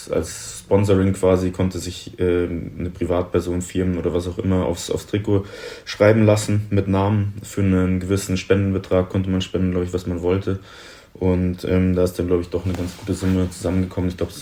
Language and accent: German; Munich, Bavaria, Germany; sehe ich mich schon eher auf jeden Fall als Münchner, als Bayer, auch wenn man es jetzt nicht direkt hört.